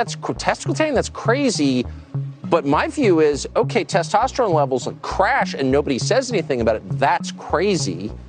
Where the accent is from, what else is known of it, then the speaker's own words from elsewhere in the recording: United States; The power that I have as an American guaranteed at birth is one man, one vote